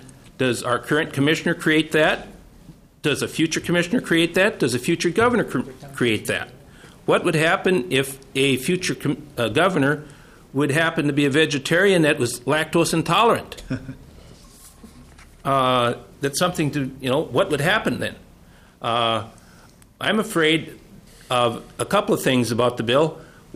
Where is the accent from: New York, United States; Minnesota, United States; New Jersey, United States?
Minnesota, United States; I'm from Todd County, Senator Inglewood's district.